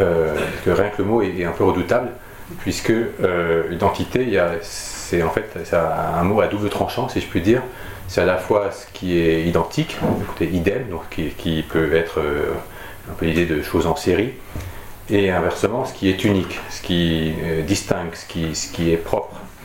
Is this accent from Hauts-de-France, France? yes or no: no; Paris, Île-de-France, France; en tant que Parisien